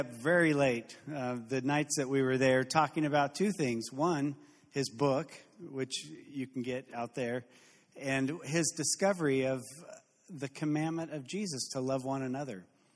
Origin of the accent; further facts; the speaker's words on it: Chico, California, United States; because my hometown is Chico, California